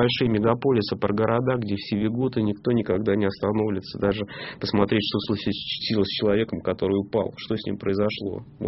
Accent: Moscow, Russia; Я просто не люблю, когда закатывают в пластик мой родной город.

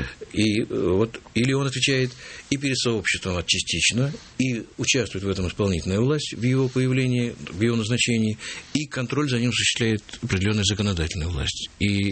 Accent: Volga region, Russia; Я с Волги, волжанин

